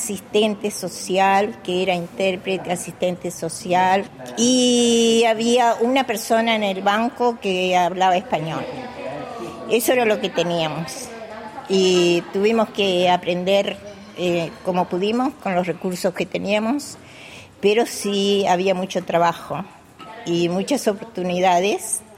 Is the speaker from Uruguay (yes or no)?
yes; Uruguay; moved away as an adult